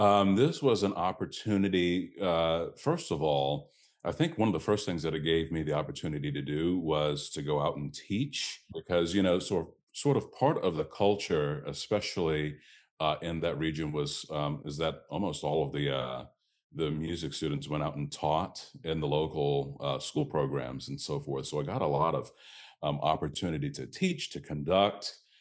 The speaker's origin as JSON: {"language": "English", "region": "Virginia", "country": "United States", "said": "I'm from Virginia originally. I wanted to go to King's Dominion, which was the somewhat local theme park"}